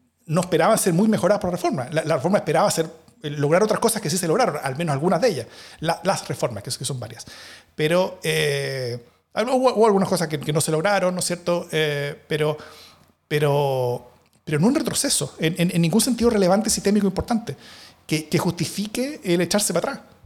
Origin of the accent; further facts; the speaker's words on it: Chile; todo lo que somos nosotros como chilenos